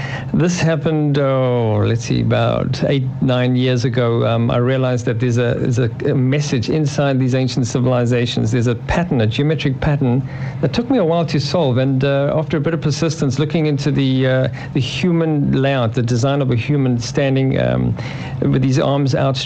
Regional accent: South Africa; Well, the Americans, of course, I'm South African

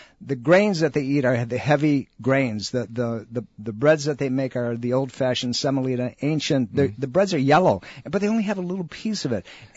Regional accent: Sicily, Italy; now in United States

